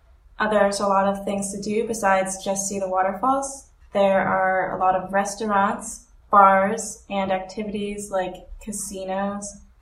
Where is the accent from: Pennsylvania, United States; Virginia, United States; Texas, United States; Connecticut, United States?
Pennsylvania, United States; Erie; I am from Erie, Pennsylvania, and it takes about 2 hours to get to Niagara Falls by car.